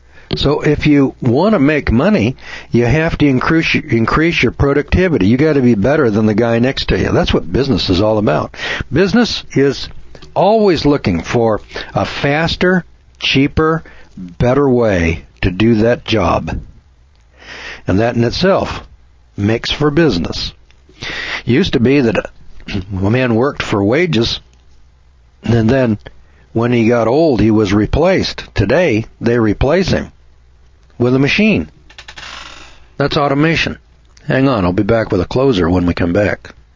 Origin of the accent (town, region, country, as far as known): California, United States